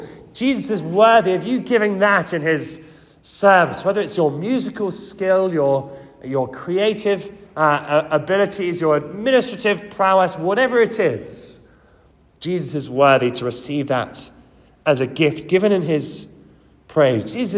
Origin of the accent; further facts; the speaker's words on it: United Kingdom; I guess as British people, we do like fences, don't we?